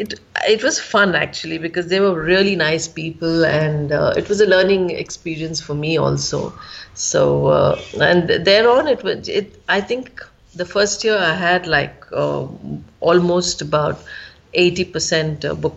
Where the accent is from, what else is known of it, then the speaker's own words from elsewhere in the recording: Bangalore, Karnataka, India; I'm from Bangalore